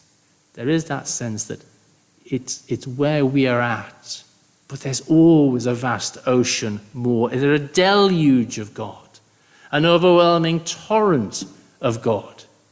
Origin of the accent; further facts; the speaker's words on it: United Kingdom; But as I say, I'm British